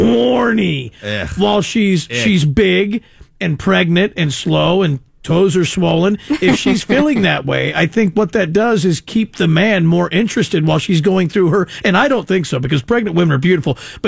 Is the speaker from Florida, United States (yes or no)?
no; Modesto, California, United States; I grew up in Modesto, and thankfully it was not Indiana